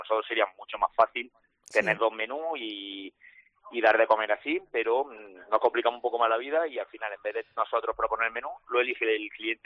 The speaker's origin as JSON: {"language": "Spanish", "town": "Jaén", "region": "Andalusia", "country": "Spain", "said": "Yo que soy de Jaén y no tenía muy, muy bien ubicada esa palabra"}